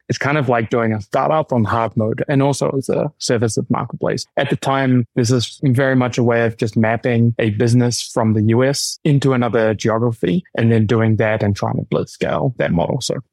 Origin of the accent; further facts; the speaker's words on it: Wellington, New Zealand; also born or lived in Thailand; Probably as most of your guests, I came from New Zealand. So I guess that's the true origin. Born in Wellington. I lived for a few years when I was younger in Thailand. My family moved there for 3 years, but I was very young, 5 years old, and then moved back to New Zealand.